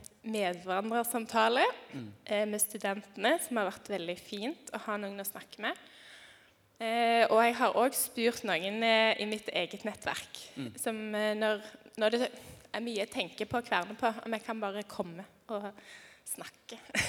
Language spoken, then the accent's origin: Norwegian; Bryne, Rogaland, Norway; also born or lived in Ålesund / Hardanger; Ja, jeg kommer fra Bryne på Jæren. Veldig flott sted, og jeg har bodd litt forskjellige steder I Ålesund og Hardanger ellers.